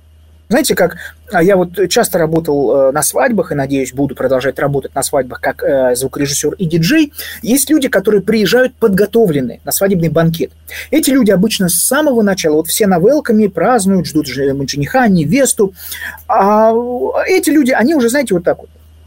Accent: Saint Petersburg, Russia; Я сам родился в Ленинграде, жил очень долгое время, почти всю свою жизнь в Санкт-Петербурге. Сейчас я нахожусь в другом городе, несущественно в каком, но, в общем, родом я из Петербурга.

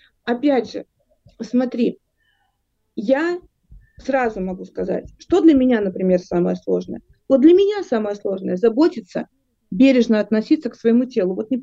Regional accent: Vinnytsia, Vinnytsia Oblast, Ukraine; Послушай, я из Винницы, это маленький городок провинциальный

